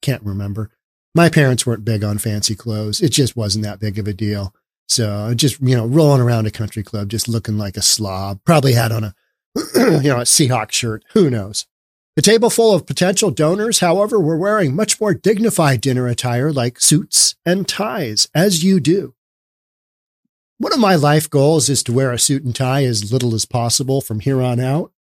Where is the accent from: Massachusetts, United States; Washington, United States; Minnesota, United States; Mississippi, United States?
Washington, United States; Seattle; I'm from Seattle, but yeah, I know that much.